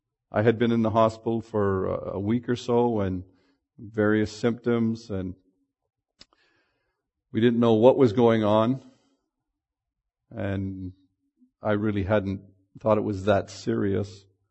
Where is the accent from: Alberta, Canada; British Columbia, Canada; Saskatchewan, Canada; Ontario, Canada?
Ontario, Canada; Toronto; born there; I was born in Toronto.